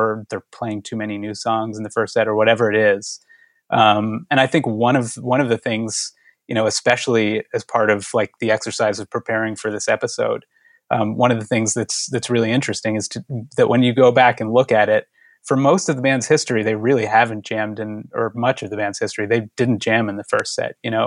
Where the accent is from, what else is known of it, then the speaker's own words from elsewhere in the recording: Philadelphia, Pennsylvania, United States; In Philadelphia.